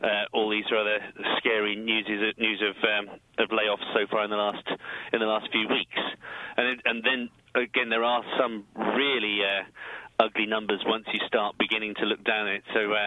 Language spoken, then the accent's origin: English; United Kingdom; my home country, Britain